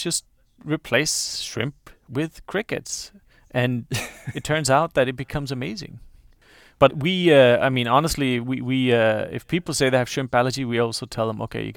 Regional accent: Denmark; Or since we're from Denmark, we always say that we have more

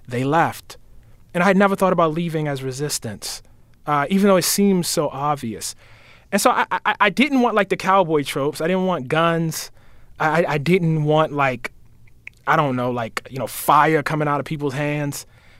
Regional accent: Baltimore, Maryland, United States; in the 1980s, when I'm growing up in Baltimore, you know, we didn't really have people like that.

